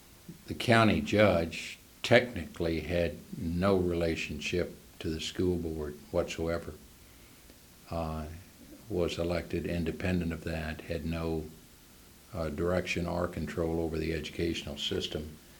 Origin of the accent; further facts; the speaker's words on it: Louisville, Kentucky, United States; So we've been here a long time. I was born and reared in Louisville. Went to Sacred Heart Model School, then went to Holy Spirit Grade School.